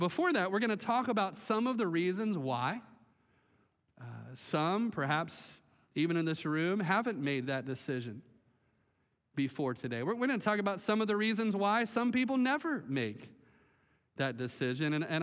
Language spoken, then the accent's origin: English; Melbourne, Florida, United States; you know, Melbourne is my hometown. I was born and raised here right on through. And so growing up here, you know, in the 80s and in the 90s, you know, Melbourne was kind of like a sleepy little town back then.